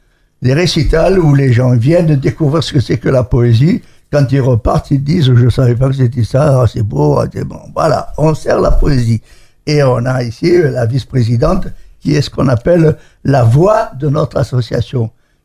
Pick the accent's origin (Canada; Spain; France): France; Southern France; accent: southern French; moi je suis plutôt, à mon accent vous l'avez reconnu, un gars du Sud